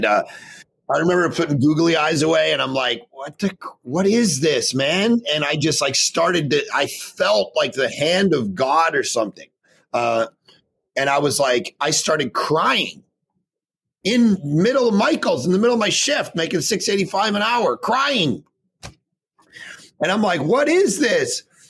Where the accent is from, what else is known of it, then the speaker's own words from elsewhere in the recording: Ontario, Canada; I grew up just outside of Toronto in a non-Christian home, pretty skeptical home, actually.